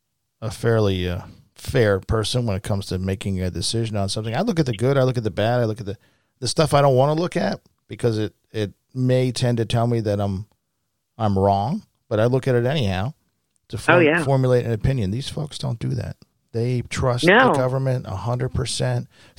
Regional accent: Ireland; just because I'm Irish, how dare you?

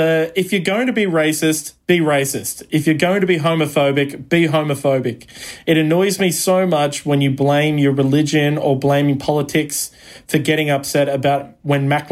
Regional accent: Bundaberg, Queensland, Australia; born there; because I was born in Bundaberg, and we used to head back up to Bundy and hang out with my mum's family.

